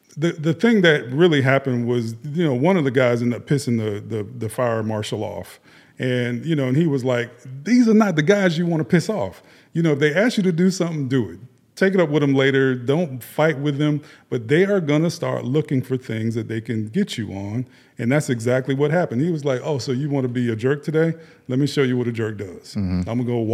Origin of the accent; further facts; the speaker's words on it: Miami, Florida, United States; I'm from Miami, Florida, and we have seen so many people.